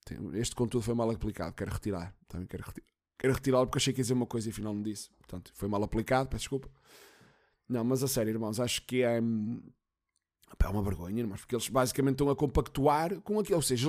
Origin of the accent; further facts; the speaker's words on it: Portugal; sou português, caralho. Tenho orgulho em ser português.